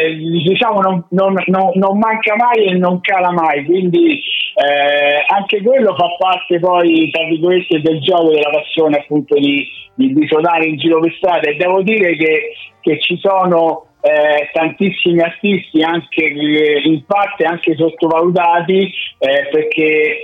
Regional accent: Rome, Lazio, Italy; suonare nella mia città natale, che appunto è Roma

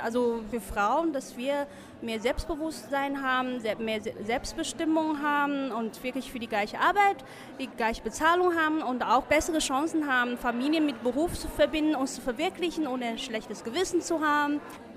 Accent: China; now in Germany; Ich bin aus China ursprünglich, lebe aber ganz normal hier in Deutschland. Also Deutschland ist meine zweite Heimat.

